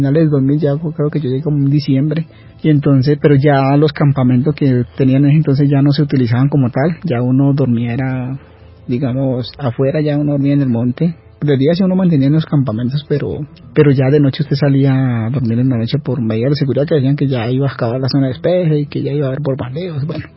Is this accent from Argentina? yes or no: no; Vaupés, Colombia; yo pertenezco a una familia indígena. Soy del departamento del Vaupés, ahí cerca a la jurisdicción de Mitú, que es la capital.